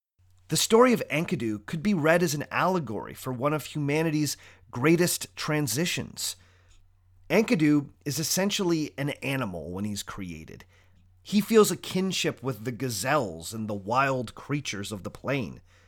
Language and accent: English; Toronto, Ontario, Canada; Even my hometown of Toronto can inspire a little awe if you're coming at it from the right direction.